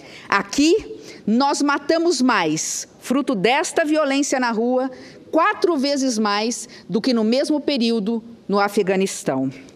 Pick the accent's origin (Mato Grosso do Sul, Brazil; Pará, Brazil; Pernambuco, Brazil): Mato Grosso do Sul, Brazil; eu que venho da fronteira, eu que venho do estado de Mato Grosso do Sul